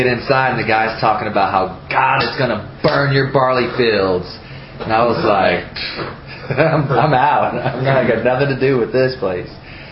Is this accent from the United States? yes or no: no; Asmara, Maekel, Eritrea; born there; My father was in the military, Army, so he traveled quite a bit. I was born in Africa.